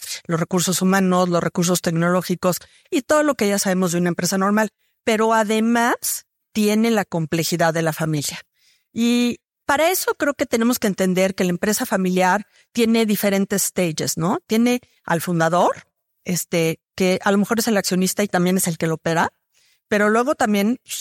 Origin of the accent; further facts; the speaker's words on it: Mexico; lo que es muy padre pensar como mexicanos es que tenemos estas grandes empresas familiares